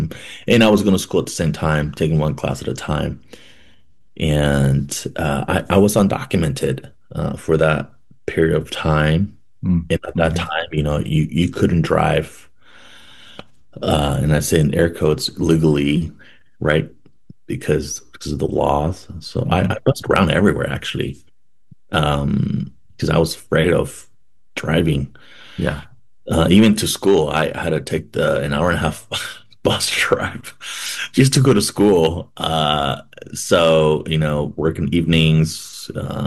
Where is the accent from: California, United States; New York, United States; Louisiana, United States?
California, United States; San Diego; also born or lived in Mexico; You know, I was born in Mexico. My mom, like many mothers and family members, my mother decided to immigrate for a better life for myself and my sisters. So she immigrated to San Diego, California. And then we grew up in a very humble home.